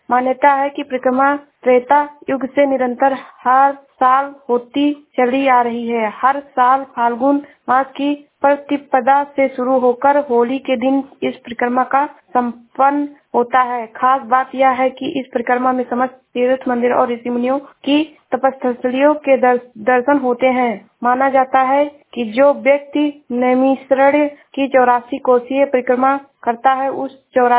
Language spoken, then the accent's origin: Hindi; Shravasti, Uttar Pradesh, India; मैं जिला श्रावस्ती से हूँ।